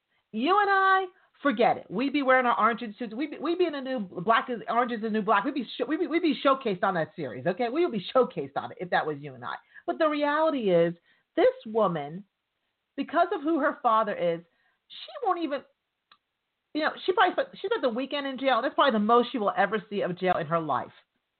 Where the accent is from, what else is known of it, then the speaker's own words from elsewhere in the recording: New York, United States; I'm from New York, so there's always a possibility of there being mafia people at a party.